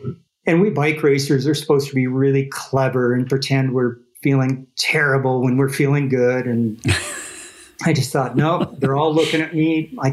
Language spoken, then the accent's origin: English; North Dakota, United States; And growing up in North Dakota, math wasn't my forte because everything's dead flat.